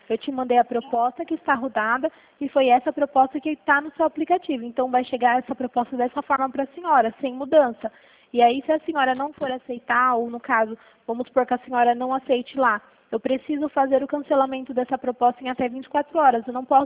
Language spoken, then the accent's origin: Portuguese; São Paulo, Brazil; eu sou daqui de São Paulo